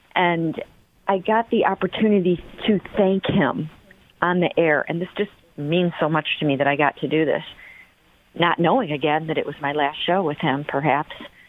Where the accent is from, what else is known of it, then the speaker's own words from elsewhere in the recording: Cleveland, Ohio, United States; way, way back when I was just starting out here in Cleveland, in this business, in my hometown